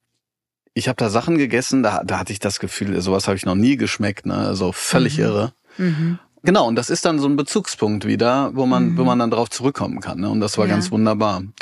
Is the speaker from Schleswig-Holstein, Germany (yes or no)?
no; North Rhine-Westphalia, Germany; Wir kommen aus Nordrhein-Westfalen, das war halt um die Ecke.